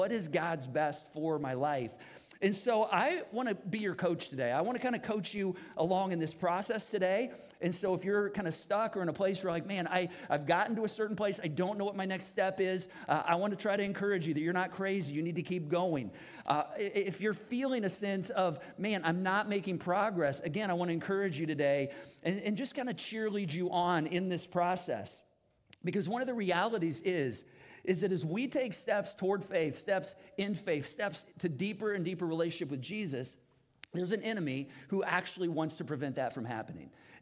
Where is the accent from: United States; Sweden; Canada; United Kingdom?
United States; Indianapolis, Indiana; I'm from Indianapolis.